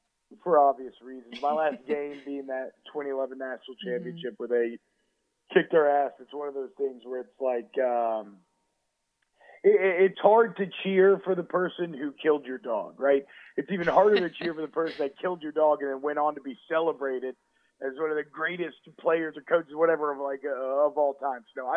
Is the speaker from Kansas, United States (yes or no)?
no; Georgia, United States; Even though I was growing up in Georgia, he made sure that I was brainwashed purple and gold.